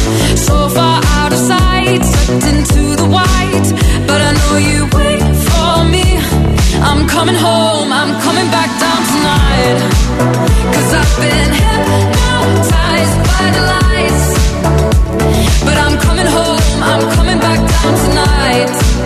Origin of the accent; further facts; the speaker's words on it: Naples, Campania, Italy; intanto sono napoletano, ma non napoletano una volta, non napoletano.